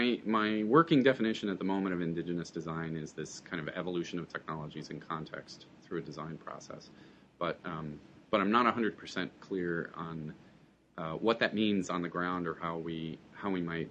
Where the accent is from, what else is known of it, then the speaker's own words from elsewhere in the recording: Flint, Michigan, United States; And I grew up in Flint. Man, that's a place that needs some serious innovation